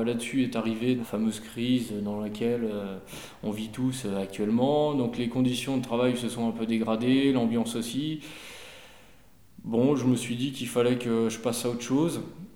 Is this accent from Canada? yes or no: no; Brittany, France; D'ici, je suis originaire plutôt du sud de Rennes, du sud de l'Ille-et-Vilaine.